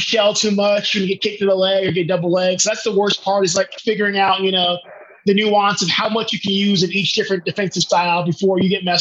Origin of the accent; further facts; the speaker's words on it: Cincinnati, Ohio, United States; I grew up in Cincinnati, Ohio. I was born and raised.